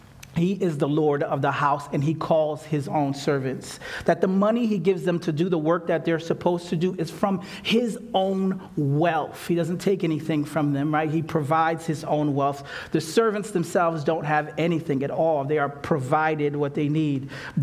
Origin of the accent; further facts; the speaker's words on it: Philadelphia, Pennsylvania, United States; I was raised in Philadelphia, so there's like this big city, 1.5 million people. And then I moved to this small city, about 10,000 people and 1.5 million chickens.